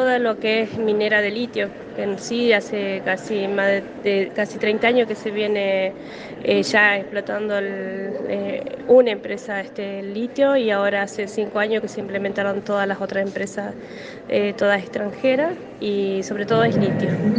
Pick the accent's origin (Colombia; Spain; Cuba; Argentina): Argentina; Catamarca; del Salar del Hombre Muerto.